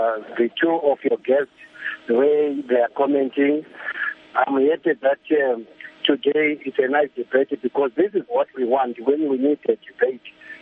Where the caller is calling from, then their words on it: South Africa; speaking from South Africa.